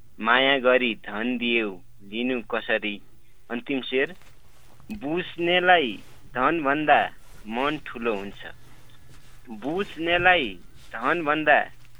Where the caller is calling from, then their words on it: Sudurpashchim Province, Nepal; यतिखेर तुर्मखात गाउँपालिकादेखि